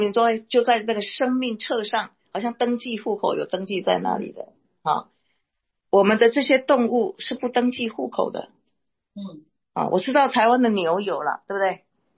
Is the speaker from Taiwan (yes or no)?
no; China; 特别是我们从中国来的弟兄姐妹的话